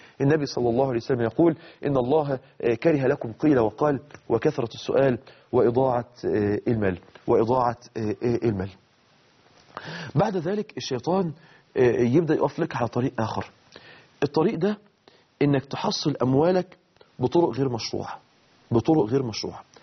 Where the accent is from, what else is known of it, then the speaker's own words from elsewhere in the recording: Mansoura, Dakahlia, Egypt; عندنا في المنصورة في في في مصر